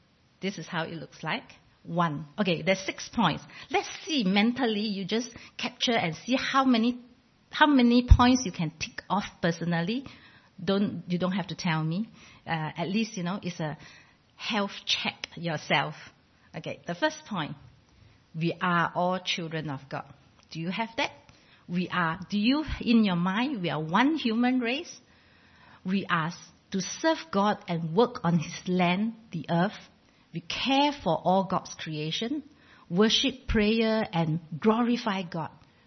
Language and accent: English; Singapore; now in New Zealand; Actually, honestly, I'm from Singapore.